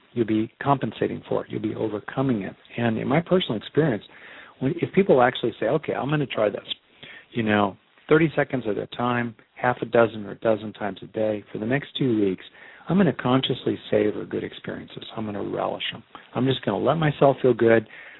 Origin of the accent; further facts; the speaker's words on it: California, United States; I grew up mainly in California. I've spent a lot of time in the wilderness there and elsewhere.